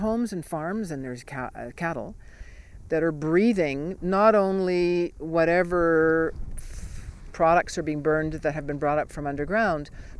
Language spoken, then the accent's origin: English; Rosebud, Alberta, Canada; from Rosebud, Alberta. And we're now in Rosedale, about 45 minutes drive northeast to get potable water.